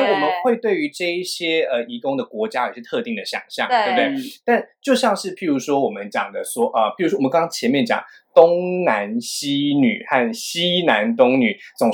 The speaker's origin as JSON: {"language": "Chinese", "country": "Taiwan", "said": "这是不是有点像我们台湾人在美国、在德国、在英国"}